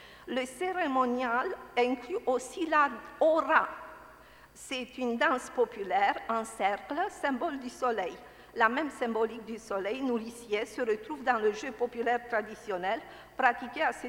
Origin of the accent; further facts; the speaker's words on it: Romania; Je vais dire quelques mots sur le mai chez nous, sur ce motif chez nous, en Roumanie.